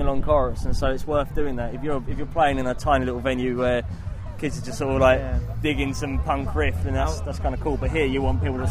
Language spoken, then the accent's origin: English; Canvey Island, East of England, United Kingdom; I play drums, also in the band. We've got Liam on bass, we've got James on backing vocals and lead guitar, and we're from Canvey Island